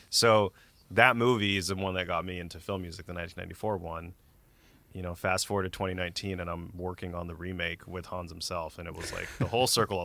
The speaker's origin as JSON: {"language": "English", "region": "California", "country": "United States", "tie": "born or raised there", "said": "working in film music, and growing up in the Bay Area. You know, the movie industry's not there."}